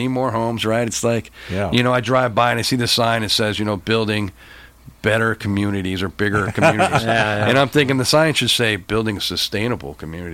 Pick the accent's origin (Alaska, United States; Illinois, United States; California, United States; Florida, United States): California, United States; Yorba Linda; I grew up in Yorba Linda.